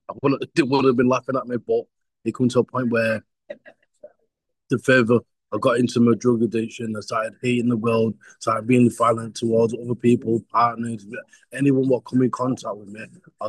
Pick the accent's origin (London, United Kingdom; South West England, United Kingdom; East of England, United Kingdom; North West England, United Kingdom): North West England, United Kingdom; Manchester; I was born in Manchester in England. I don't know if it's South Americans or wherever you might be from, but yeah, I'm from England in Manchester. And I was born around the gang culture.